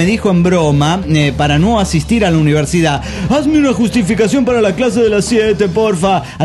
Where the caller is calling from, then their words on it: La Paz, Bolivia; de La Paz, Bolivia.